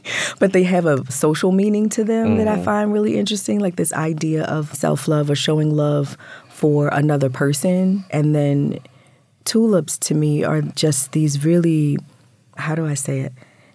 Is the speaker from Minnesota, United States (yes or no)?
no; Baltimore, Maryland, United States; Here. Okay, Baltimore cool. And Northern Maryland.